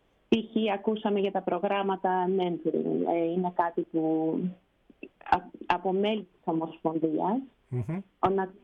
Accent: Chicago, Illinois, United States; also born or lived in Greece; Γεννήθηκα στην Ελλάδα, αλλά έχω μεγαλώσει εδώ. Ουσιαστικά ήμουνα ενός χρονού όταν ήρθα στο Σικάγο με την οικογένεια μου. Οπότε εδώ έχω μεγαλώσει.

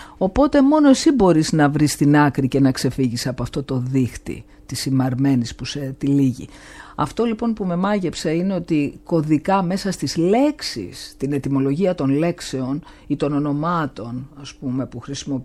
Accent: Greece; η δική μας δόνηση σαν Έλληνες

